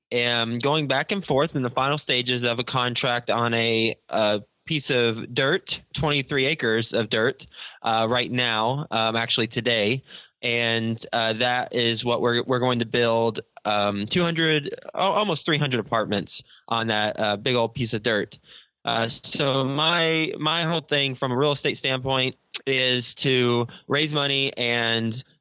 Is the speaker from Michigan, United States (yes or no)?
no; Texas, United States; moved away as an adult; now in New York City, United States; I'm from Texas, and I graduated in 2005 from Texas Tech University. I moved straight from Texas to New York City